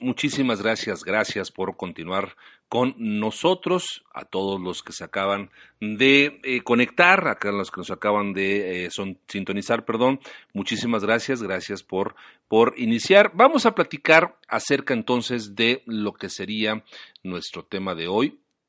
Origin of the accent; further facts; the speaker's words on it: Mexico; Al final todos somos mexicanos, al final todos aspiramos a un México mejor